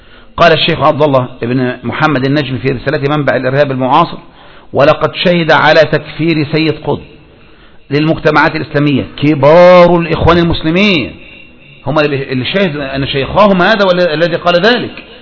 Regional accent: Egypt; مساكين والله يا أخواني طلبة العلم عندنا في مصر.

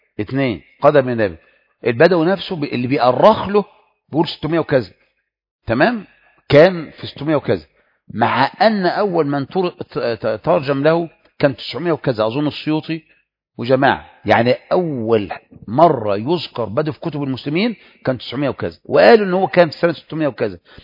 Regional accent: Egypt; عندنا في مصر كل حاجة، مصر أم الدنيا

